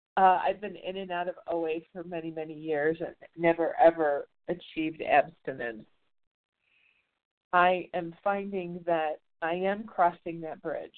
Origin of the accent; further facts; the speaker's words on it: Chicago, Illinois, United States; I was back in Chicago, my hometown, looking for apartments.